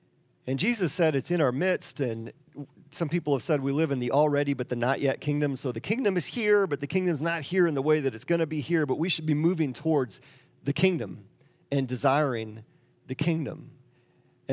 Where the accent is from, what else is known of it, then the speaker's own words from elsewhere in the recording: the North, United States; But the South, I grew up in the North. I moved down to the South 20 years ago.